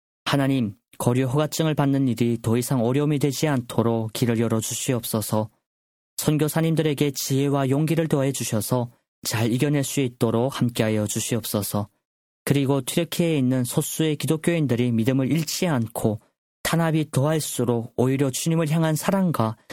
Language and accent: Korean; North Korea; now in South Korea; 저도 사실 지금 외국인은 아니지만 태어나고 자라난 땅이 아닌 남조선에 와서 지내다 보니까